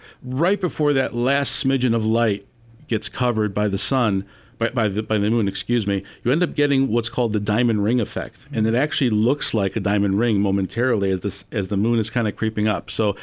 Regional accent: Buffalo, New York, United States

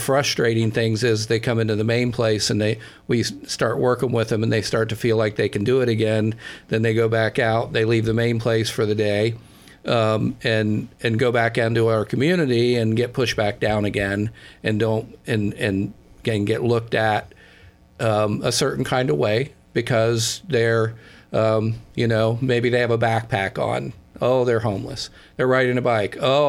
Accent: Newark, United States; You know, I grew up in Newark and was a middle class kid, working class family

